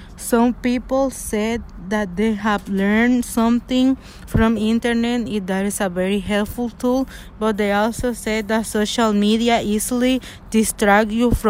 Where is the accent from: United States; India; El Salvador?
El Salvador; I am 17 years old and I am from El Salvador.